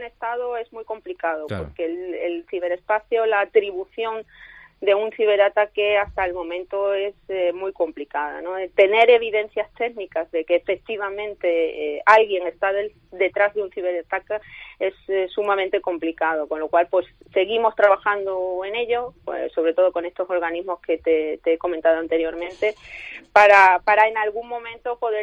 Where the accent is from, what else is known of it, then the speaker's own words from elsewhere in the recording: Ceuta, Spain; born there; now in Málaga, Spain; Soy ceutí, caballa de nacimiento eventual, pero malagueña de adopción, y quiero esta ciudad como la que más.